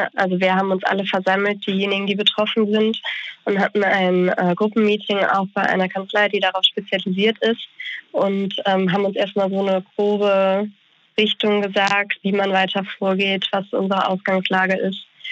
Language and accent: German; Bonn, North Rhine-Westphalia, Germany; Das Leben hier in Bonn, also ich komme aus Bonn, zurückzulassen quasi.